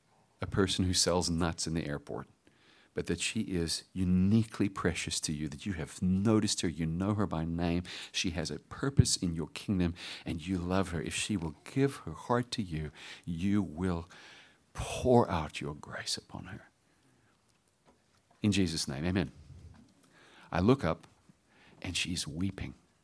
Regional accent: United States; It's the way I dress. I'm American.

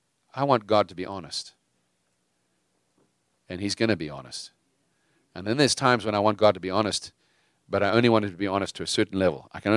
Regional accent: South Africa; You could know that I grew up in South Africa

